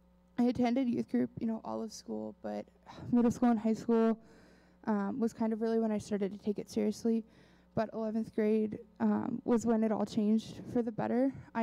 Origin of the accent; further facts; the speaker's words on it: Colorado, United States; I'm from Colorado, but I grew up going to church, you know, every Sunday.